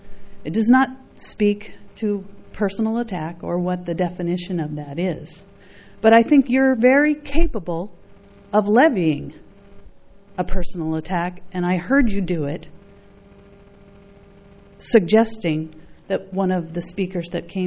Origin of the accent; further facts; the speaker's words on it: Los Osos, California, United States; from Los Osos.